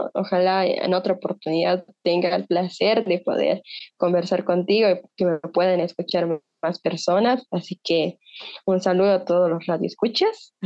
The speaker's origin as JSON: {"language": "Spanish", "country": "Bolivia", "said": "afecta a una estructura que tenemos como bolivianos, que no nos deja progresar."}